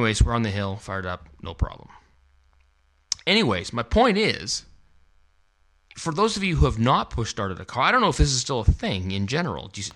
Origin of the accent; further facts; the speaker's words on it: Canada; because it's August, and I'm Canadian.